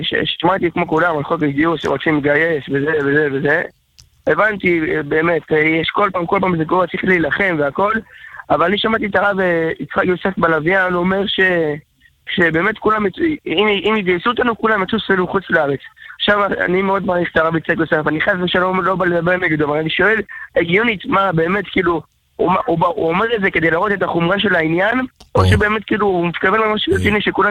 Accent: Petah Tikva, Central District, Israel; פתח תקווה

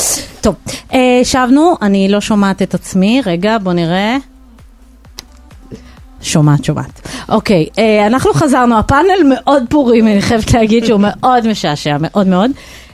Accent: Jerusalem, Jerusalem District, Israel; לא, אני ירושלמית

